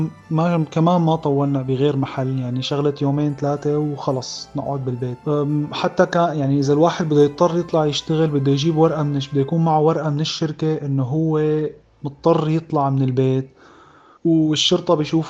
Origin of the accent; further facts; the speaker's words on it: Syria; moved away as an adult; now in Italy; أما هون بإيطاليا لا، إنه بس لو أنا سوري يعني إنه أوكي